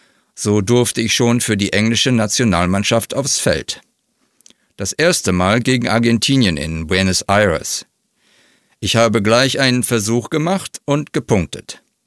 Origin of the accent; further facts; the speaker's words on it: Heidelberg, Baden-Württemberg, Germany; Ich bin in Heidelberg aufgewachsen.